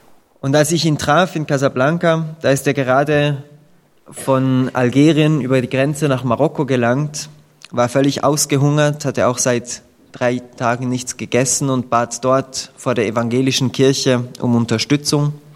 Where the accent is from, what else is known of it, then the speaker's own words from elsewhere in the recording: DR Congo; moved away; Ja, ich bin im Kongo aufgewachsen, aber ich verließ Kongo bereits in den frühen 90er Jahren, um nach Angola zu gehen.